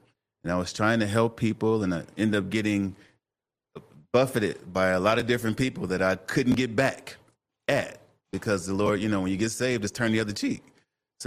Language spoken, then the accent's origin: English; Michigan, United States; You know, growing up in Michigan, it's really culturally divided, especially in Detroit. It's like if you live in Detroit, you're black. So coming here was a culture shock.